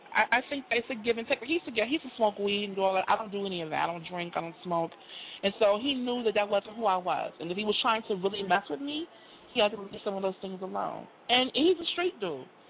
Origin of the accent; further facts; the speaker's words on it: New York, United States; moved away as an adult; now in Georgia, United States; When I'm a New Yorker. I lived in New York all of my adult life until I graduated from college, and then I moved to Georgia.